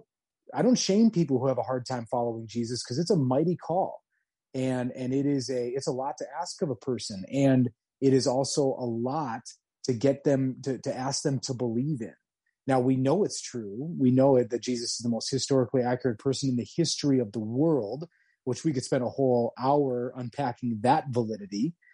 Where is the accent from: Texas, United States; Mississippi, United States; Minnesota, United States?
Minnesota, United States; St. Louis Park; Yeah, I grew up in St. Louis Park, Minnesota, right outside of Minneapolis.